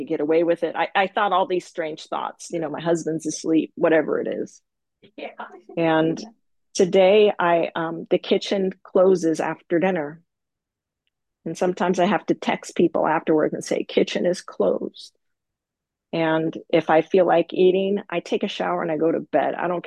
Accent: California, United States; I'm from California. I just moved to a time zone closer to her, a couple of years ago, but I've never met her in person.

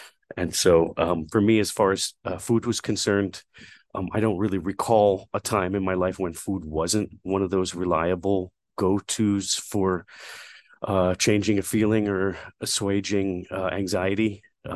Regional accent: Brooklyn, New York, United States; I was born and raised in Brooklyn in the 1980s. I was born in the mid 70s, so the 80s was basically my childhood.

